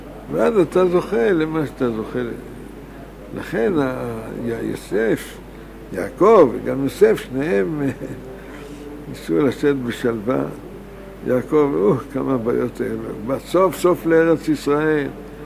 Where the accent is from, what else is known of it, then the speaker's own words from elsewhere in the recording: United States; now in Israel; אני מארצות הברית